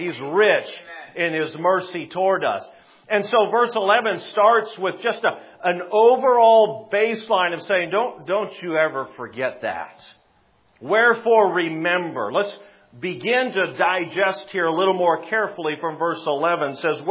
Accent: South Dakota, United States; I'm from South Dakota, and that sounds Southern, but it's not.

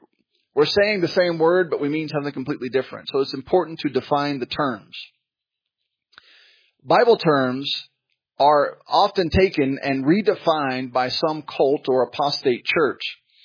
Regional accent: United States; Okay, I'm not better because I'm an American. I'm not better than a Ugandan in the village because I'm an American.

